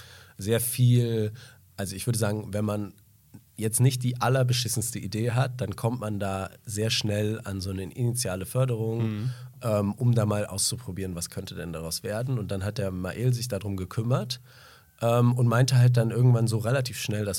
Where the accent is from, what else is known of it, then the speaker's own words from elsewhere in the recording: Cologne, North Rhine-Westphalia, Germany; ich komme aus Köln